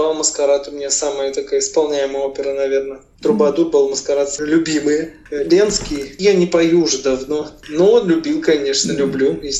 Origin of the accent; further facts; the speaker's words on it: Novosibirsk, Novosibirsk Oblast, Russia; born there; Я родился в Сибири, в городе Новосибирске, столице Сибири.